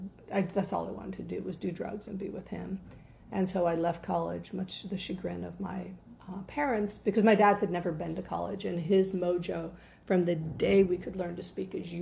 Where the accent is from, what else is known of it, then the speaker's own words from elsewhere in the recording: Indiana, United States; So we were raised in Indiana.